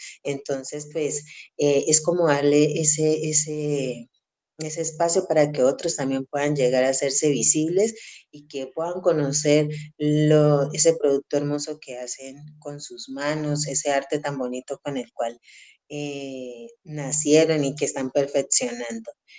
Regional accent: Valle del Cauca, Colombia; Mi mamá es de aquí, pero yo pues soy del Valle

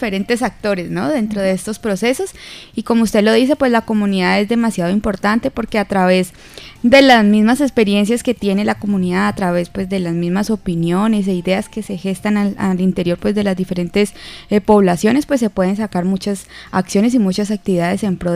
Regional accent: Colombia

